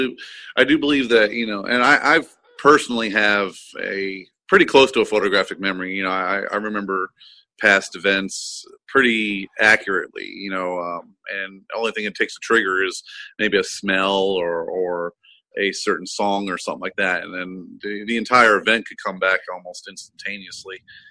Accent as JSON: {"language": "English", "town": "Trenton", "region": "New Jersey", "country": "United States", "tie": "born or raised there", "said": "I grew up in Trenton, New Jersey. You know, it wasn't a very nice area"}